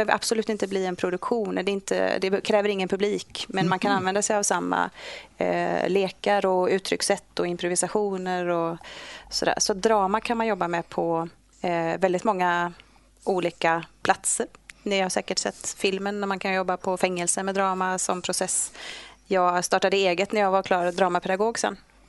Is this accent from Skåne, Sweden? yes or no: no; Jonsered, Västra Götaland County, Sweden; also born or lived in Kåhög; Jo, jag är härifrån trakten. Jag är född i Kåhög, så det är ju i allra högsta grad här i kommunen. Och flyttade sen till Jonsered med mina systrar och mamma och pappa. Och gick skola där och sjöng i kör där och levde gott där